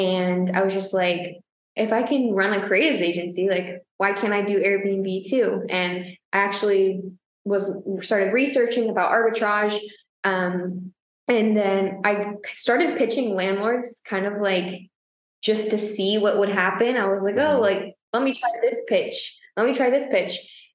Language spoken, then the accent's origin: English; Florida, United States; now in Austin, United States; I'm from Florida, so like we don't have barbecue like that.